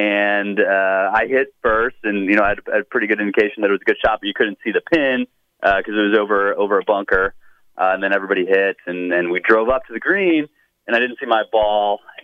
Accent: St. Louis, Missouri, United States; We grew up here in St. Louis

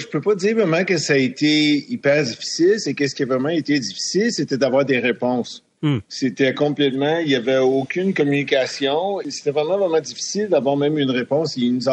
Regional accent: Canada; Moi, je suis canadien, comme vous le savez.

